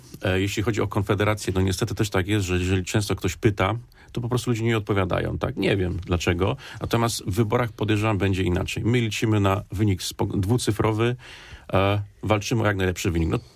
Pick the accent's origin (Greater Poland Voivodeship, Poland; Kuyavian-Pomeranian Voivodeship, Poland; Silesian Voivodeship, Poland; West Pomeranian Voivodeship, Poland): Greater Poland Voivodeship, Poland; Poznań; Ja osobiście jestem rodowitym poznaniakiem.